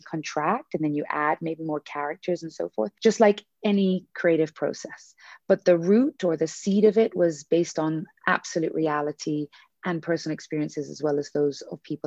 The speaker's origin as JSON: {"language": "English", "country": "United Kingdom", "said": "And as a Brit, you know, the British Academy Awards is a very big deal as well"}